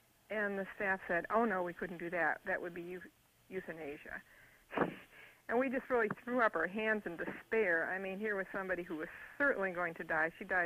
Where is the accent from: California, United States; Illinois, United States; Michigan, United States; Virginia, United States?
Michigan, United States; Anyway, I'm from Michigan, and I'm proud to have this have happened in my home state.